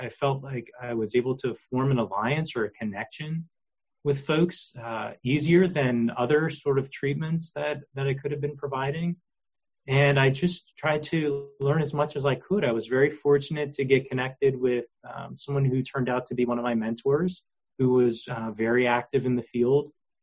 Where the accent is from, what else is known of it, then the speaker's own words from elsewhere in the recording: Lancaster, Pennsylvania, United States; So as was discussed, I'm born and raised in Lancaster. I love Lancaster. It's very wonderful to be back.